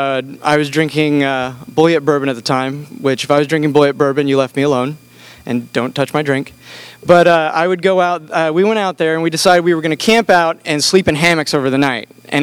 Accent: Kansas, United States; I was born and raised in Kansas, not originally from Florida. My father was a pastor, and so I grew up as a PK, or pastor's kid.

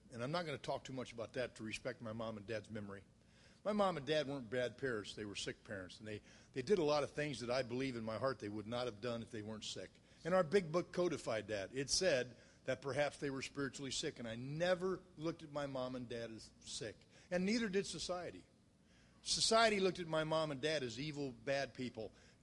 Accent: Illinois, United States; I'm from Illinois. We just don't get married.

